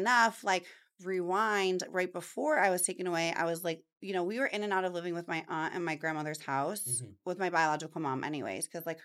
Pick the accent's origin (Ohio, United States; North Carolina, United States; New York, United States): Ohio, United States; East Cleveland; So growing up, I grew up in East Cleveland. I'm a really proud Cleveland girl.